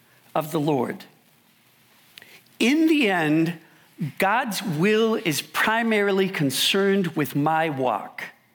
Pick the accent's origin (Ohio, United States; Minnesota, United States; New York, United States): Minnesota, United States; Minneapolis; I come from Minneapolis, or outside of Minneapolis. There are a lot of family and friends down there.